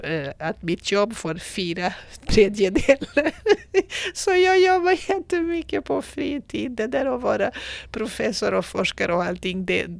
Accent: Portugal; moved away as an adult; also born or lived in Lisbon; now in Umeå, Sweden; Så jag är i Umeå därför att jag vill. Jag valde Umeå. Och jag kommer från Portugal, så det brukar inte vara så lätt att förklara hur man kan välja Umeå över Portugal. Jag läste i Lissabon och jag gjorde min AT där.

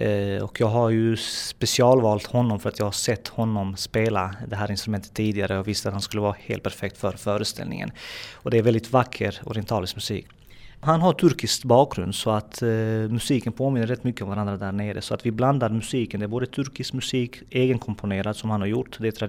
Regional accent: Bosnia & Herzegovina; Eftersom jag är från Bosnien och jag har sett där

